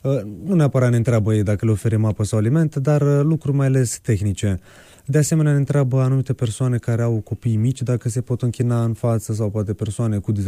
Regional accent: Suceava, Suceava County, Romania; fie din Suceava, de unde sunt eu

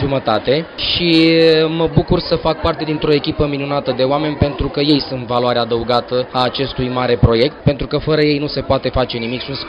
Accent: Dobruja, Romania; now in Italy; Eu am plecat de pe minunatul plai al Dobrogei, unde Sfântul Andrei a încreștinat România, dar mai întâi de toate sunt moldovean, pentru că tatăl meu era de pe dealurile Bujorului, iar mama din județul Vrancea

